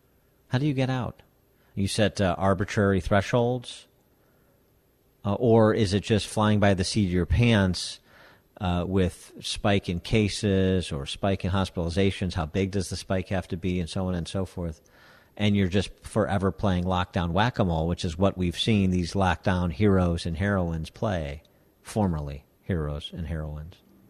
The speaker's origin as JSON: {"language": "English", "region": "Illinois", "country": "United States", "tie": "born or raised there", "said": "if you compare Florida and Ron DeSantis to, say, my home state of Illinois"}